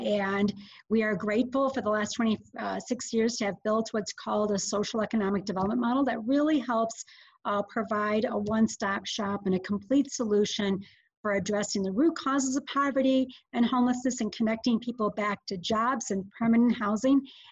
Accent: Chicago, Illinois, United States; Okay, well, I hail from the Chicago's Little Village community. My family is immigrated from Mexico in the early 60s.

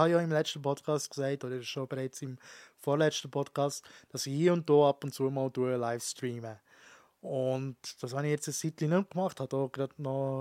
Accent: Switzerland; Ich bin in der Schweiz. Entschuldigung, bei uns in der Schweiz auch.

